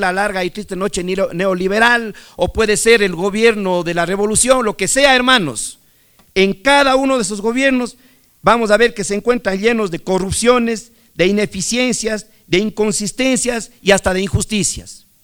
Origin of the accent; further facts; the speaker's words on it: Chimborazo, Ecuador; Hace años, allá en la provincia de Chimborazo, de donde vengo, conversaba mi papá